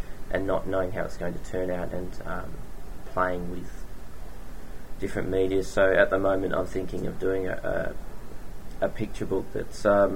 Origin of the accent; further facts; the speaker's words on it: Perth, Western Australia, Australia; So growing up in Perth, I would working in Perth, which is a very isolated city and doesn't have much of a publishing industry